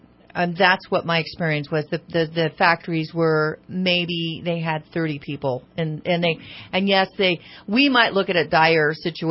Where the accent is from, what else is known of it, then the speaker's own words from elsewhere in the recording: United States; being an American at that point